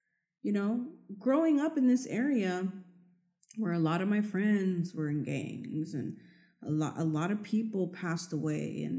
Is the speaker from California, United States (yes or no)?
yes; San Francisco, California, United States; just because I grew up in the Mission, it annoys me when people are like, "Oh, you grew up in the Mission. You know what it's all about.